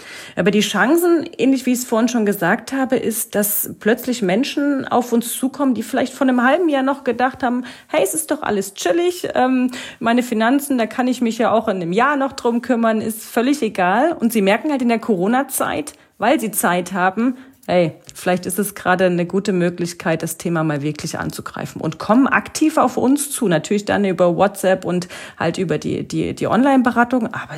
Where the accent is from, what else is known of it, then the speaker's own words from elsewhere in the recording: East Germany, Germany; ich bin eigentlich ein Ossi-Mädel und ich komm ursprünglich aus dem Osten und man hatte nie viel und man ist eigentlich auch sehr sicherheitsbewusst und sehr sparsam.